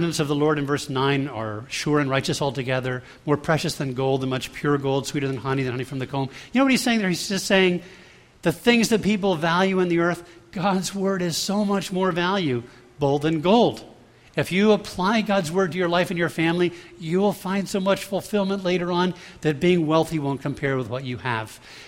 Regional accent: United States; sir, excuse me, I'm a pastor from the United States, and my son and I are just traveling

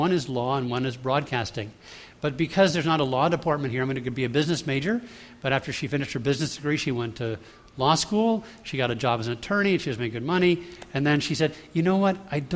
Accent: United States; sir, excuse me, I'm a pastor from the United States, and my son and I are just traveling

